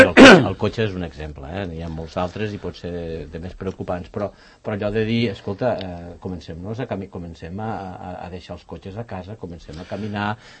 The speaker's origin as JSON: {"language": "Catalan", "town": "Pons", "region": "Catalonia", "country": "Spain", "said": "jo vinc de terres molt fredes. Bé, a Lleida, a Pons, soc de Pons"}